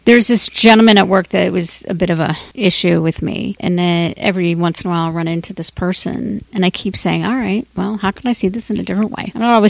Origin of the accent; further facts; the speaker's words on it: Cincinnati, Ohio, United States; I was back in Cincinnati last week, my hometown